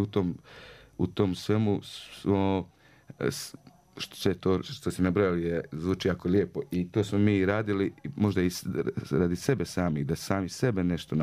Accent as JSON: {"language": "Bosnian", "town": "Mostar", "region": "Federation of Bosnia and Herzegovina", "country": "Bosnia & Herzegovina", "said": "Mi smo iz Mostara i Mostar je Mediteran nekako."}